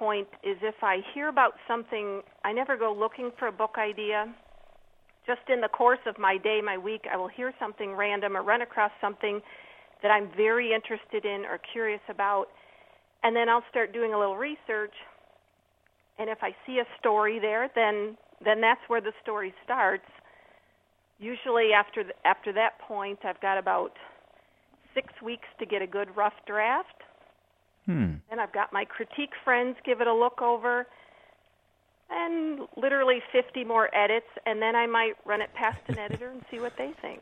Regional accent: Indiana, United States; I'm from Indiana, we were driving back home for Thanksgiving.

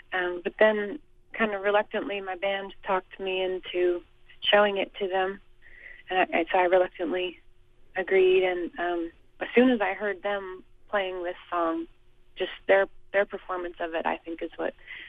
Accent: Boise, Idaho, United States; now in Boston, United States; I did, yeah. I grew up in Boise.

